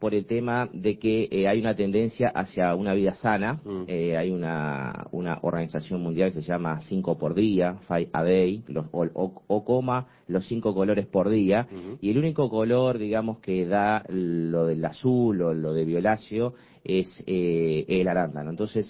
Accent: Uruguay; Como buenos uruguayos, hicimos dos gremiales para después juntarlas

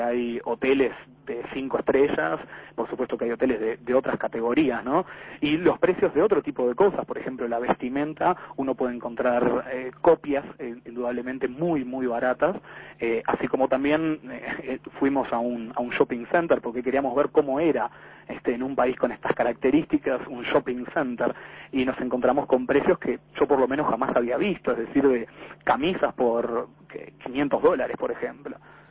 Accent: Uruguay; now in Xi'an, China; Y bueno, y más si somos uruguayos, ¿no?

